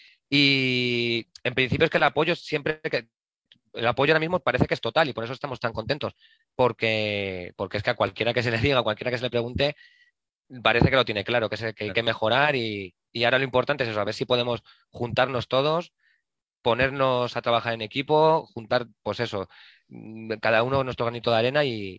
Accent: San Sebastián de los Reyes, Community of Madrid, Spain; yo soy de Sanse de toda la vida, pero hace unos años no vivíamos aquí en San Sebastián de los Reyes.

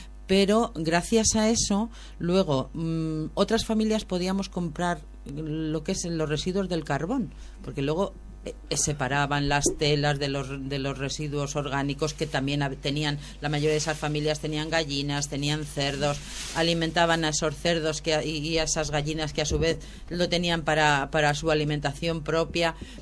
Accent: Community of Madrid, Spain; las que éramos de, pues más o menos de lo que es de Bellas Vistas, y encima somos de Cuatro Caminos, mucho cuidado, que Tetuán queda un poco más arriba

